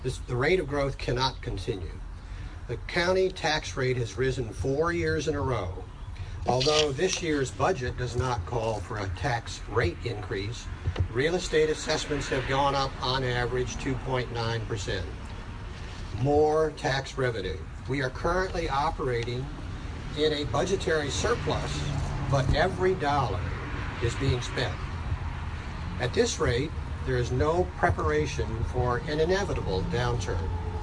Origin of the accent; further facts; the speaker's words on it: Williamsburg, Virginia, United States; But growing up in Williamsburg, I thought everyone did government service at some point in their life.